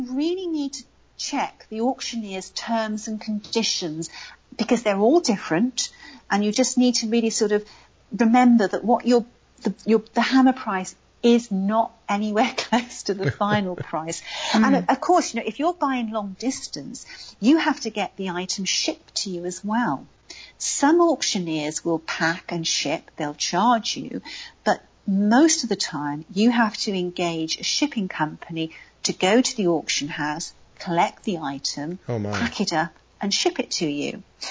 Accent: Newport, Wales, United Kingdom; born there; I was born in Newport, South Wales, which is the town next to Pontypool.

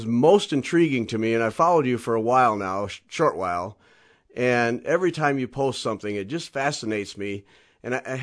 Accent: Michigan, United States; you know, I grew up in a small farm town in Michigan.

